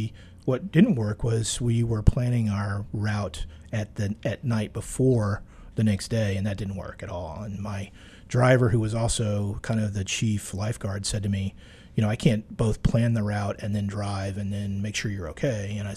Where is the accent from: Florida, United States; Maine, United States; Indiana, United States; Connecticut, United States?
Connecticut, United States; Greenwich; also born or lived in Chicago; We grew up in Greenwich, Connecticut, where our father worked on Wall Street.